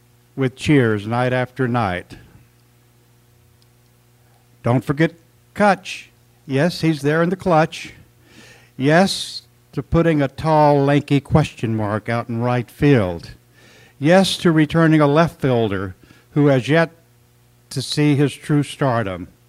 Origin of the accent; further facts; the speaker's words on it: Arkansas, United States; growing up in Arkansas in the 50s, lying awake, listening to the putt-putt-putt of the water pumps in the canal outside